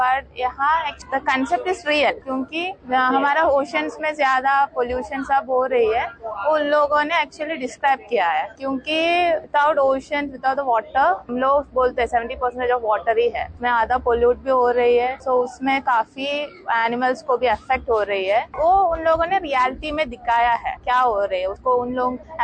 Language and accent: Hindi; Kerala, India; now in Goa, India; मैं केरला से हूँ, एक्ने यहाँ काम करने के लिए गोवा में है.